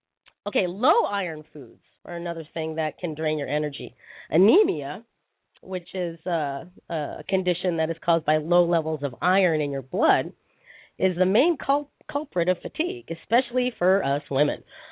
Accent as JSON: {"language": "English", "country": "Philippines", "said": "and duh, a lot of rice because I'm Filipino, right?"}